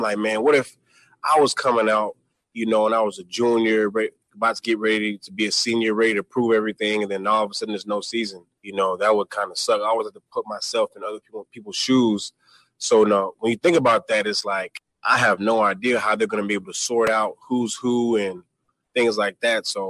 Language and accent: English; the South, United States; that I'm from the South, so everyone I know always talks about SEC.